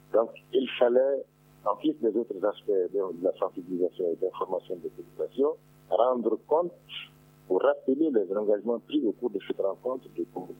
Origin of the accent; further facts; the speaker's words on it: Mali; Chez nous, au Mali et dans toutes les communautés humaines